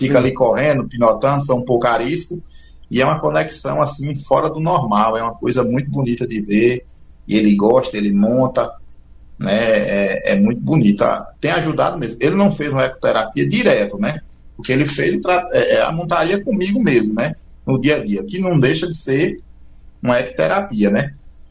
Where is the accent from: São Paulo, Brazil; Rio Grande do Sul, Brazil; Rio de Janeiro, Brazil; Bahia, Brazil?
Bahia, Brazil; Várzea Nova; eu nasci e me criei em Várzea Nova, sou apaixonado por Várzea Nova